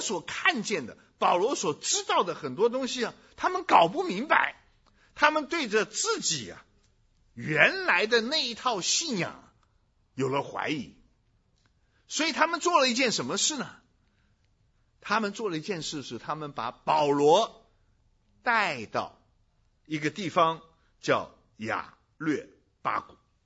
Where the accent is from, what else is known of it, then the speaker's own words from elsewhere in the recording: China; 你知道希腊很多方面呢、跟我们中国人是很像的